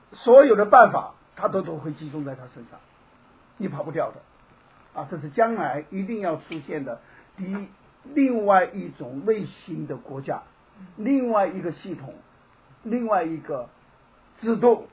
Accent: China; 我们从大陆来的

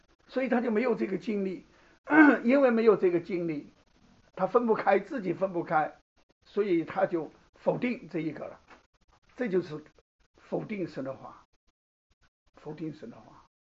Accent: China; 我们从大陆来的人

